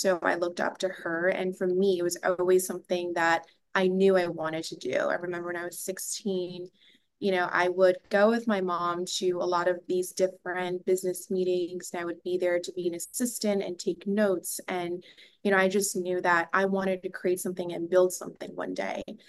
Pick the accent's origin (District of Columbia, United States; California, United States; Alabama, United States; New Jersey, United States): New Jersey, United States; So a little bit about myself. I grew up in New Jersey and I founded ESW Beauty when I was 22.